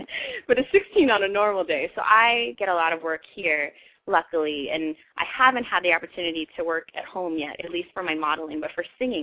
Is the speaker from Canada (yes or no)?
no; Honolulu, Hawaii, United States; being 5'8", you know, growing up in Honolulu, like, I was always so much taller